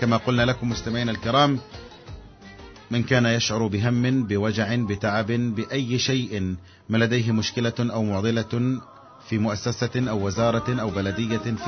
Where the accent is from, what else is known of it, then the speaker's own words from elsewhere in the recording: Palestine; يعني إحنا عندنا في فلسطين